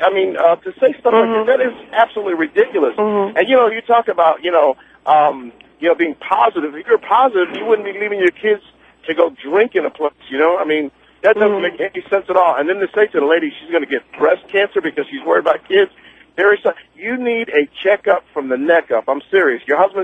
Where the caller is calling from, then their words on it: Connecticut, United States; I'm calling from Connecticut.